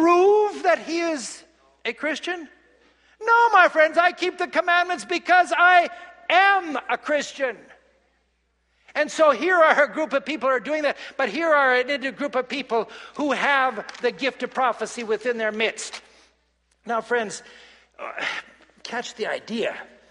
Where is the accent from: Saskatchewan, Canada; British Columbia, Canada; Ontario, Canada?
British Columbia, Canada; it's been shared that I come from the Okanagan. My parents have an apple orchard.